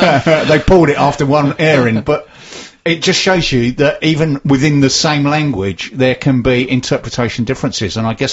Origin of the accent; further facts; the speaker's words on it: England, United Kingdom; as English people, we are, as a nation, we're very bad at languages.